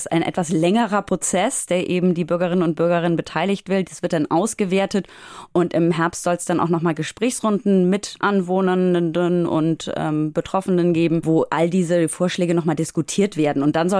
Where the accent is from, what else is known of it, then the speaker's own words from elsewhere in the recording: Hamburg, Germany; Und ich finde es auch einfach als Hamburgerin total interessant